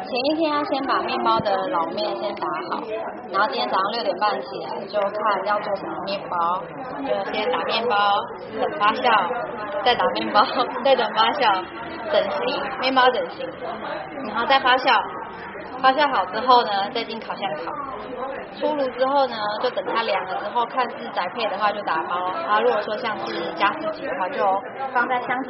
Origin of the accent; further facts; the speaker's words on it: Taipei, Taiwan; 因为我是台北人，我就可能会寄回台北家